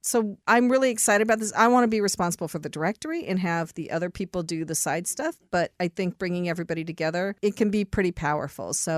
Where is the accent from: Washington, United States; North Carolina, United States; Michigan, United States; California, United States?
Washington, United States; Seattle; now in New Jersey, United States; I grew up in Seattle. Yeah. I was like, oh man, I don't know if I could ever live in New Jersey, but I like it. I've been here, lived in New Jersey longer than anywhere I've lived in my adult life.